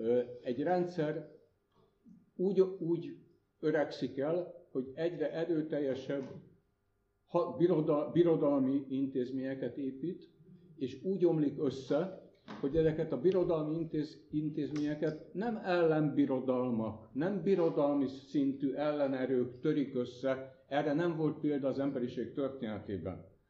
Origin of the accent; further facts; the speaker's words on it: Hungary; amitől úgy érezzük, hogy mi mégiscsak vagyunk valakik, amikor magyarok vagyunk